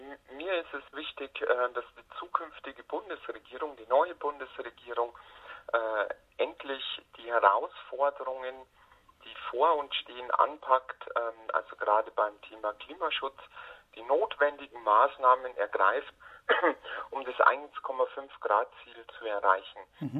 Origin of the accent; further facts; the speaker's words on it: Bavaria, Germany; Ich bin ja im Bayerischen Wald geboren und aufgewachsen und habe damals noch im Bayerischen Wald gelebt.